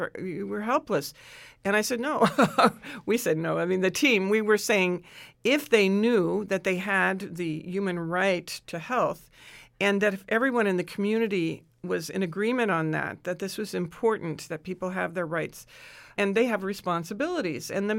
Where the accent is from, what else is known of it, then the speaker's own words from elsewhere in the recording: United States; I was a little concerned because I'm an American.